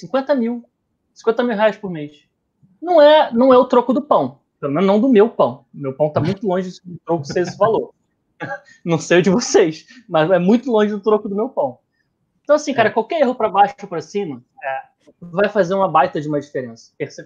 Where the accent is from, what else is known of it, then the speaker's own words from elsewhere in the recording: Niterói, Rio de Janeiro, Brazil; eu sou de Niterói. Eu morei muitos anos na ilha